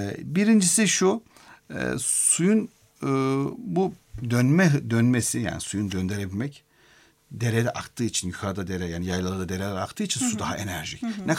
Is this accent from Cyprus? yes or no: no; Black Sea Region, Turkey; Mesela ben Karadenizliyim. O yaylalara su inanılmaz güzel.